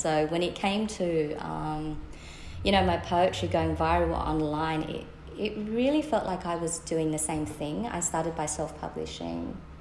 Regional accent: Cabramatta, New South Wales, Australia; And growing up in Cabramatta, it was just a very historical time in Australia's history.

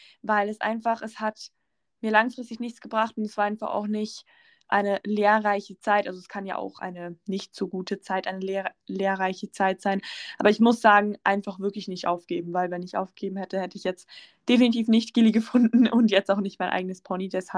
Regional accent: Switzerland; ja, bei uns in der Schweiz sind viele Besitzer

